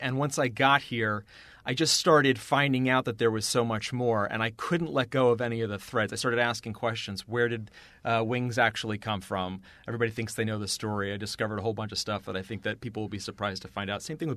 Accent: New York, United States; Even though I'm a New Yorker, thin crust bread

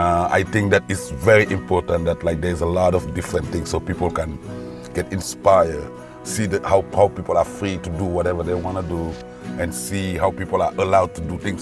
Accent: Senegal; English is a second language; moved away as an adult; now in Austin, United States; I'm from Senegal, and I've been in Austin for 14 years.

